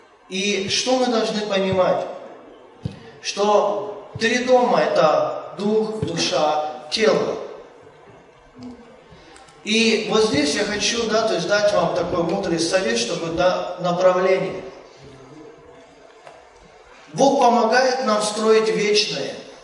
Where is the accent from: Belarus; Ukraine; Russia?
Ukraine; moved away as an adult; Я приехал, молодой человек с Украины, хотел жену.